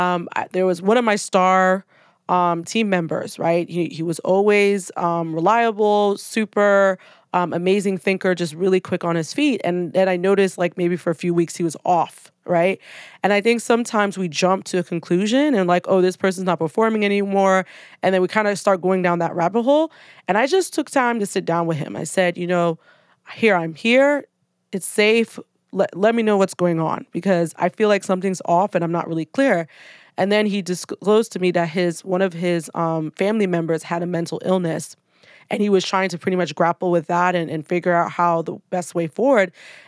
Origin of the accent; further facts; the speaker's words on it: Nigeria; now in United States; I'm Nigerian, it was very important that I'm able to flow in and out of being in Nigeria for part of the year